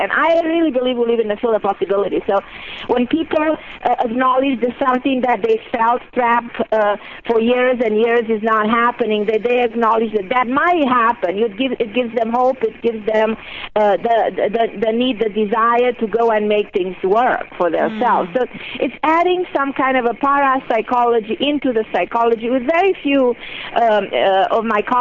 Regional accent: Romania; born there; English is a second language; I was born in Romania and preserves the Latin language more than any other language.

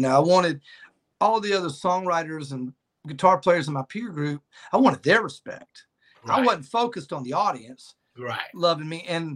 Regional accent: Milledgeville, Georgia, United States; Well, so growing up in Milledgeville, we're so close to Macon, and we had, you know

